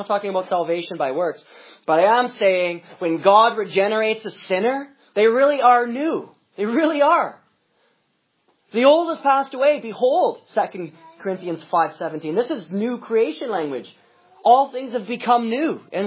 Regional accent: Winnipeg, Manitoba, Canada; I'm from Winnipeg

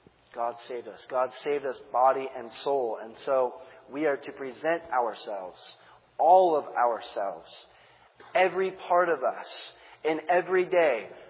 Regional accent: San Diego, California, United States; I'm from San Diego, so surfing was big out there.

